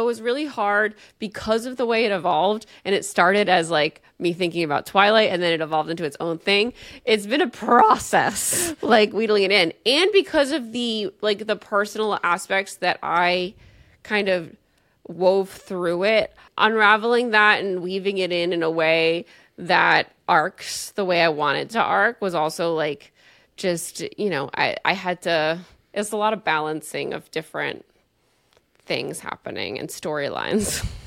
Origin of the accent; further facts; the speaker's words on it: New Jersey, United States; I'm from New Jersey. What do you want from me?